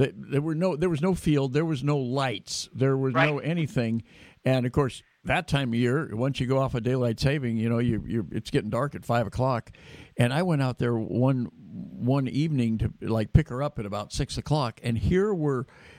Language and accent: English; Davis, California, United States; I know in my hometown of Davis now